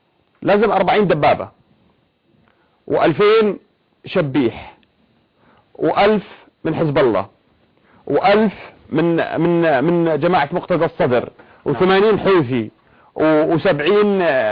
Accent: Syria; كنا كسوريين عائلة واحدة.

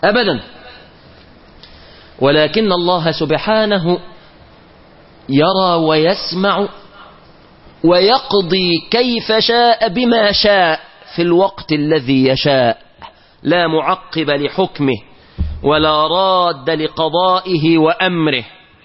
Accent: Egypt

